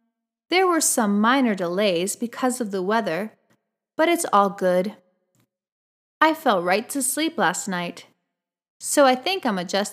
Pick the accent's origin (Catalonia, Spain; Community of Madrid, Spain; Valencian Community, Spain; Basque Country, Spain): Community of Madrid, Spain; Madrid; I'm from Madrid. Have you ever been there?